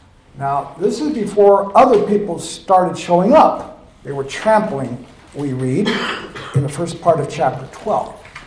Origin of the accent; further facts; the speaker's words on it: Hawaii, United States; born there; I was born in Hawaii.